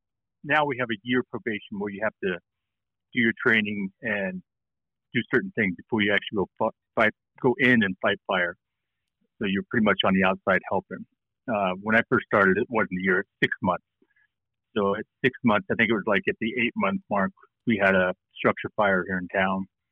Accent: Lander, Wyoming, United States; I was born and raised in Lander, actually. Went to school here, the whole works. So I'm not a transplant at all. I'm born and raised.

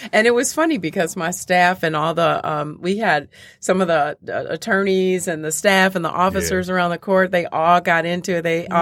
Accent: Arkansas, United States; born there; also born or lived in Michigan; Well, I was born in Arkansas, so I'm not originally from here. But while my parents were in law school, we were here for 3 years. Then when they graduated, we went back down south. Then when they divorced, we came back up here.

